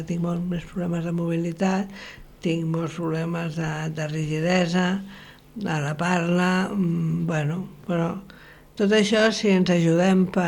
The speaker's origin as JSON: {"language": "Catalan", "town": "Barcelona", "region": "Catalonia", "country": "Spain", "moved": "yes", "said": "jo sóc de Barcelona, però porto molts anys aquí"}